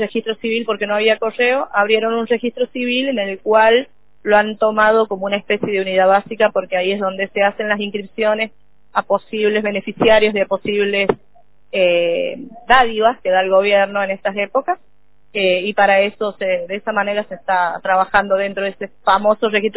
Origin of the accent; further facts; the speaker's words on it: Villa La Quebrada, San Luis, Argentina; y sigo viviendo en Villa La Quebrada, nunca me fui de mi pueblo.